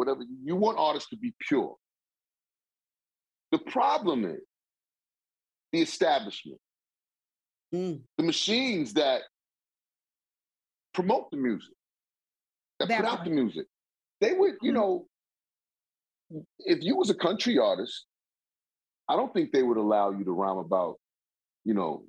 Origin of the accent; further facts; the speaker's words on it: Queens, New York, United States; You know, I'm from Queens, and so we kind of fit in somewhere in the middle there.